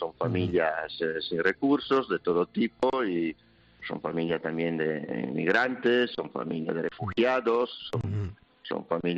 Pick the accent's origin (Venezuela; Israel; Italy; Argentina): Italy; Spanish is a second language; now in Spain; Yo soy italiano, pero llevo, sí, muchos años en España también.